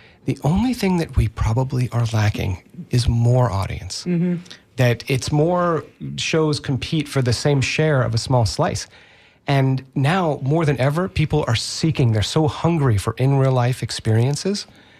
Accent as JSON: {"language": "English", "town": "Tampa", "region": "Florida", "country": "United States", "said": "And I am from Tampa, but I consider myself bicoastal because mm-hmm. I'm in St. Pete every mm-hmm. week"}